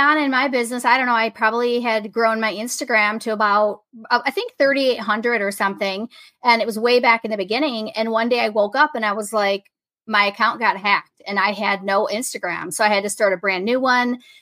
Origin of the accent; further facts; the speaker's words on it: Michigan, United States; Michigan, yes.